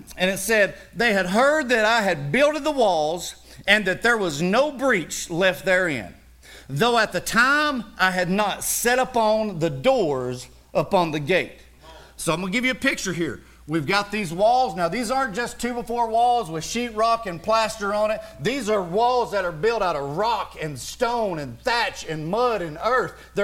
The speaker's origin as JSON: {"language": "English", "town": "Bucks Pocket", "region": "Tennessee", "country": "United States", "tie": "born or raised there", "said": "listen, I'm from Bucks Pocket, Tennessee. Anybody ever heard of Bucks Pocket, Tennessee?"}